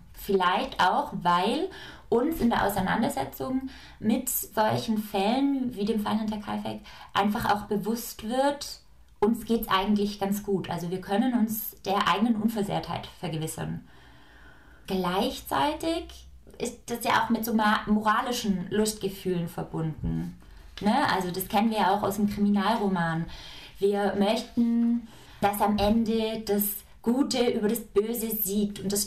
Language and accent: German; Augsburg, Bavaria, Germany; Ich komme aus Augsburg